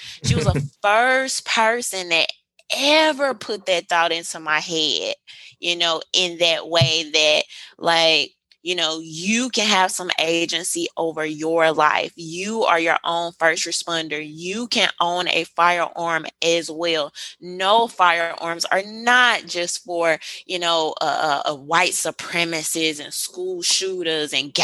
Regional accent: Mississippi, United States; I'm a YouTuber and a Second Amendment advocate. And so, you know, I'm from Mississippi, grew up in a really traditional, you know, Southern home.

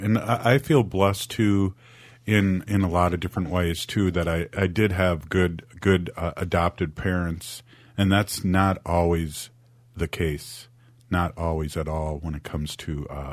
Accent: St. Paul, Minnesota, United States; born there; So I was born in St. Paul.

